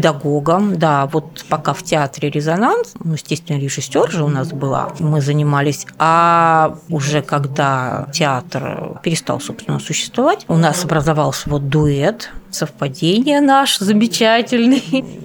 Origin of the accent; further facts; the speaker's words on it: Krasnodar Krai, Russia; born there; also born or lived in Saint Petersburg; now in Moscow, Russia; Я вот родилась не в Москве, а довольно далеко, в Краснодарском крае. Не везде возможность была ходить в театр и посещать. Потом вот я и училась в Питере, в университете.